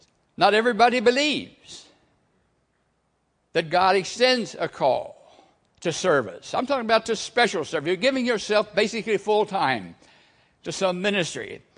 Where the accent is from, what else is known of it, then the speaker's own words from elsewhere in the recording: Virginia, United States; I'm from Virginia.